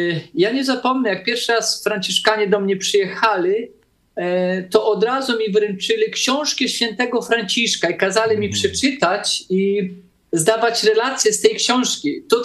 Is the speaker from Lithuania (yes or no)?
no; Brazil; Ja się urodziłem w Brazylii w takiej bardzo potężnej wiosce, czyli w lesie po prostu. Tam do sąsiada to człowiek miał kilometr i tak dalej. Sąsiad bardzo daleko od drugiego i w lesieśmy żyli. Dosłownie w takiej dżungli.